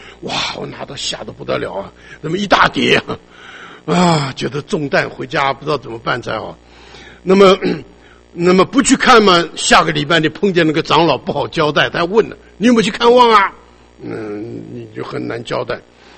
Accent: Taiwan; now in Seattle, United States; 你知道在我这个小的时候在台湾呢、啊、哇，这一个苹果多贵呀

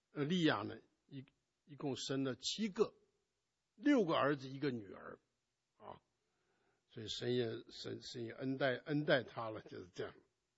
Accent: China; 但是我们中国人呢，就把他讲得很伟大，是我们历史上面的伟人

